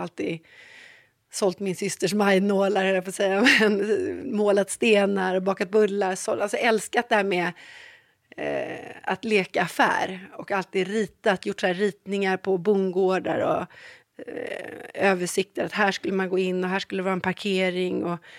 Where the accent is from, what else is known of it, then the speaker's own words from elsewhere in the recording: Stockholm, Stockholm County, Sweden; jag är uppväxt i Stockholm men har alltid varit så här, i en familj som är nära naturen, mycket djur. Vi hade, även fast vi bodde i Stockholm, så hade vi höns och kaniner och getter och får och hästar.